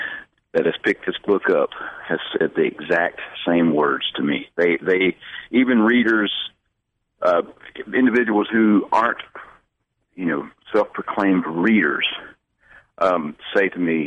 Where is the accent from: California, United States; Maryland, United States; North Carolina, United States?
North Carolina, United States; Kings Mountain; I was born in Kings Mountain and grew up in the area. Of course, I grew up in foster care, so I moved around quite a bit. But Kings Mountain is where I was born